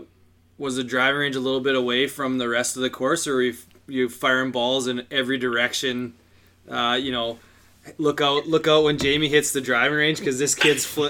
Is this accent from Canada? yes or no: yes; Moose Jaw, Saskatchewan, Canada; we're from Moose Jaw here in Saskatchewan.